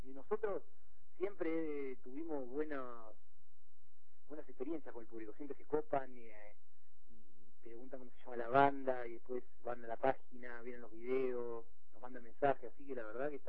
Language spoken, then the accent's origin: Spanish; Paso del Rey, Buenos Aires Province, Argentina; El oeste, somos de Paso del Rey nosotros, Moreno por ahí.